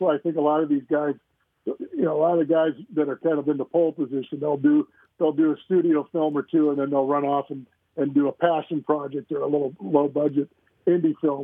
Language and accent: English; Appleton, Wisconsin, United States; it's just how you're raised, where we were raised and the place where we were raised